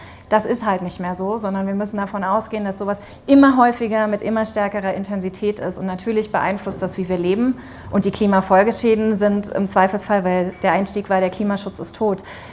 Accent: Berlin, Germany; ich komme aus Berlin, aber in Deutschland

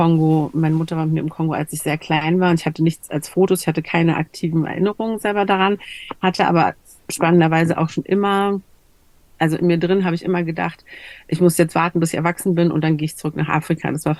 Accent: Berlin, Germany; ich komme aus Berlin, ich bin Deutsche

